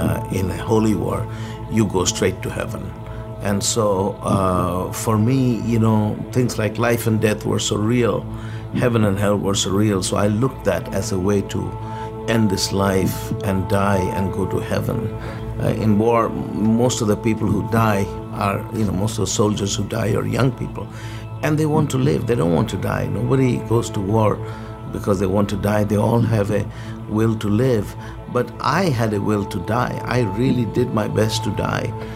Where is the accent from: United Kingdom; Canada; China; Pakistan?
Pakistan; Well, I grew up in a Muslim family. I come from a Middle Eastern family, but I grew up in Pakistan. It's a long story how my family ended up there, but that's where I grew up. In a totally Muslim environment, I didn't know of any other religion than Islam.